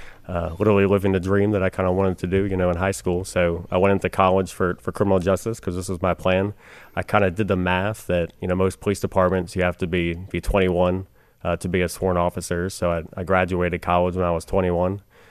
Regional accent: Pennsylvania, United States; now in Newport News, United States; So I grew up in Pennsylvania, South Central Pennsylvania. Much different environment than here in Newport News. Not quite as urban, a little bit more rural.

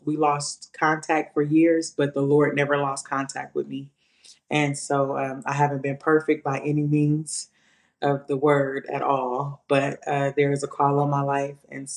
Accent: Long Beach, California, United States; I grew up in Long Beach, California, the West Side.

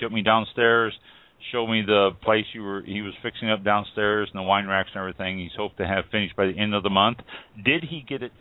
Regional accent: North Kansas City, Missouri, United States; I grew up in North Kansas City, Missouri, which is only maybe an hour away, if that far.

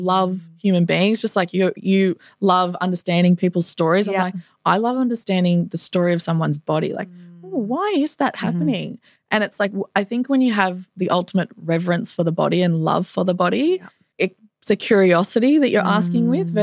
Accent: Victoria, Australia; I'm originally from Victoria

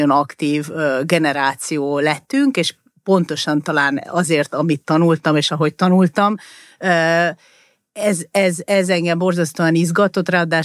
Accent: Budapest, Hungary; Igen, hát én egy ilyen tipikus budapesti értelmiségi, több generációs értelmiségi családból származom

